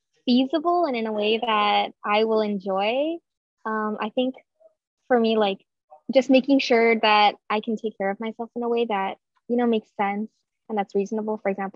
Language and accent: English; Arcadia, California, United States; My hometown is Arcadia, California, which is somewhere near LA if you guys know where that is.